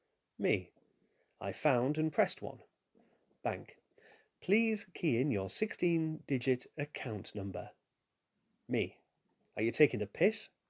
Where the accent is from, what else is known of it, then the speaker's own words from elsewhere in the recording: Yorkshire and the Humber, United Kingdom; accent: Yorkshire; someone who will struggle with my Yorkshire accent as much as I will struggle with their Indian accent.